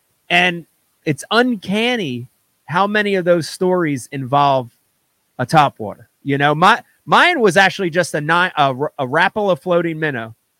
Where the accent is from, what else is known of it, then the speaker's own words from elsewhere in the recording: New Jersey, United States; A young kid growing up in New Jersey, Runnymede or Mount Laurel or Trenton or wherever, fishing's not necessarily, you know, a thing that is big, you know, in New Jersey for a kid.